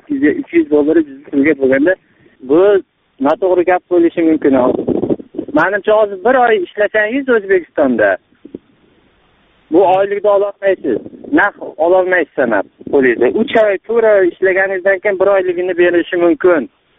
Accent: Urgench, Khorezm Region, Uzbekistan; Biz Xorazmdanmiz. Xorazmda Urganchdanmiz.

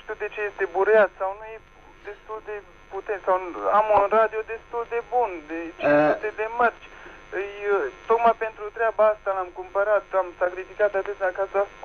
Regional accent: Romania; Sunt un outsider din România, aici, la Gheret Reed.

